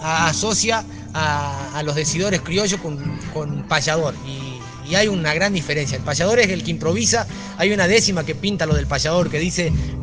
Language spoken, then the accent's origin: Spanish; Guardia Escolta, Santiago del Estero, Argentina; soy un criollo, hijo de padres mestizos. Soy nacido en Guardia Escolta, un pueblo de más chiquito. Mi pueblo tiene 800 habitantes, tiene 5 cuadras por 7 cuadras. Es un pueblo bien chiquitito del sudeste de Santiago.